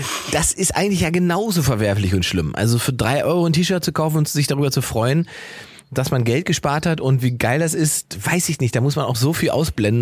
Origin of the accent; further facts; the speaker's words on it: East Germany, Germany; Ich sage als Ostdeutscher sage ich natürlich Verbesserung der Welt, alle nackt.